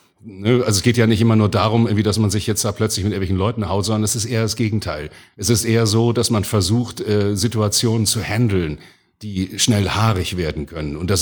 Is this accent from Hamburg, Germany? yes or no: yes; Hamburg, Germany; accent: Hamburg; ich bin geborener Hamburger in der mindestens 8. Generation jetzt und da geht das Hamburgische sowieso nie ganz raus.